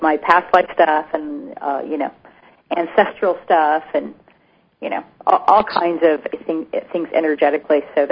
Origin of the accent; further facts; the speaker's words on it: Anacortes, Washington, United States; It's a small town called Anacortes.